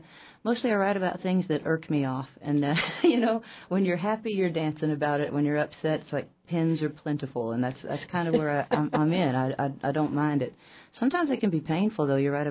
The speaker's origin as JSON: {"language": "English", "town": "Houston", "region": "Texas", "country": "United States", "tie": "born or raised there", "said": "Well, growing up in Houston, I got, you know, when I was asked to leave school"}